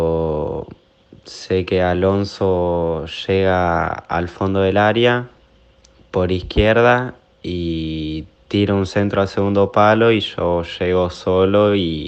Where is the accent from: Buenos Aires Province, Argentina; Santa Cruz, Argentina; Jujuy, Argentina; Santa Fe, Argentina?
Santa Cruz, Argentina; vengo de la provincia de Santa Cruz, soy categoría 2002